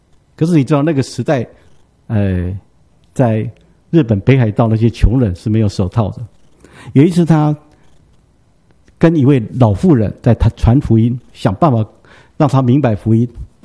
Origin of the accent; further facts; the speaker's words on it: Taiwan; 你知道中国人一直到现在我们台湾人也是这样